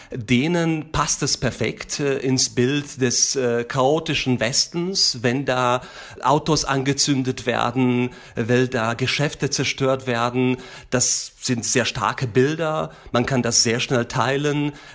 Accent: Slovakia; Und wir sehen das in meiner Heimat, in der Slowakei

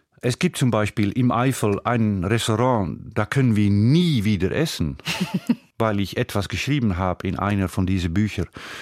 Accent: Wieringerwaard, North Holland, Netherlands; Und diese Insel ist, sagen wir, liegt neben meinem Heimatdorf Wieringerwaard.

